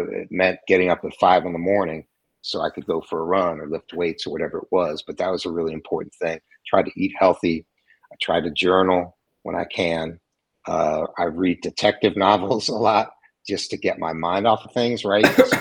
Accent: United States; I learned a lot about being an American and our ethnocentric views here in America

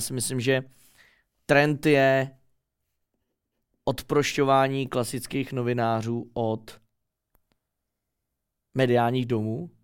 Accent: Prague, Czechia; Protože jsem Pražák, že jo? Born and raised

